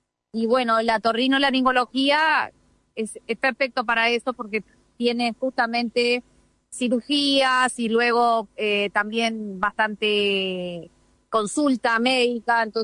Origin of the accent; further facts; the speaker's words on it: Uruguay; que es el hospital de referencia de Uruguay, que es de donde yo soy